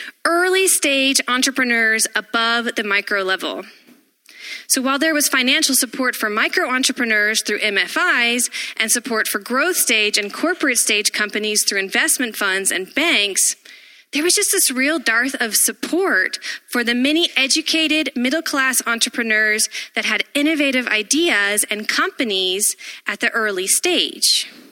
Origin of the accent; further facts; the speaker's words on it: Texas, United States; now in Nairobi, Kenya; I am originally from Texas, but I have lived in Nairobi for the past 7 years.